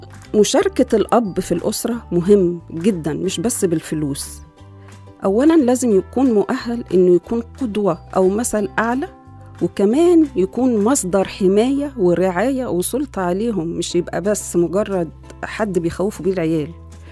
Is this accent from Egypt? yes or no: yes; Egypt; والحمد لله عندنا في مصر هنا يعني السواد الأعظم من الشباب دلوقتي ما فيش الكلام ده